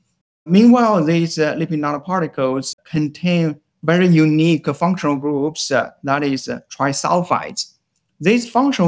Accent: China; I grew up in China and I did my undergraduate in pharmaceutical sciences at Peking University.

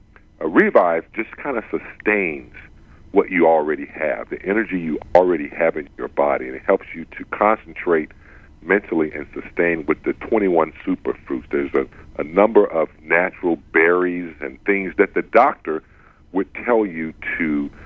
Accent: the South, United States; I come from the South where obesity and salt and sugar are really, really prominent.

